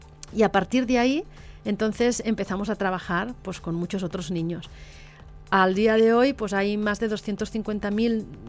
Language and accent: Spanish; Catalonia, Spain; Yo soy catalana